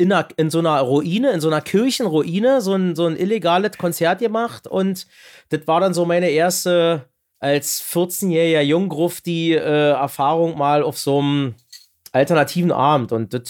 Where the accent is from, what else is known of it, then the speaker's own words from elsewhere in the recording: Frankfurt, Brandenburg, Germany; now in Berlin, Germany; ich komme aus Frankfurt-Oder